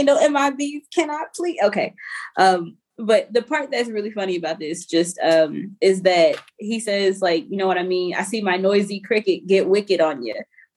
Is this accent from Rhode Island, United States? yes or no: no; Texas, United States; Like, we're from Texas. We love